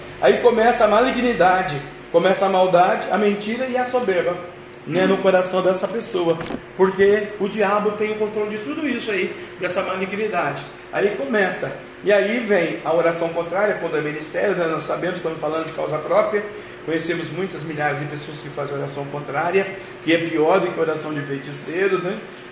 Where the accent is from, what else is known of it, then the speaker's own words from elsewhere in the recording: Jussara, Brazil; Minha mãe me ensinava, eu sou muito pobre. Nasci e cresci no Jussara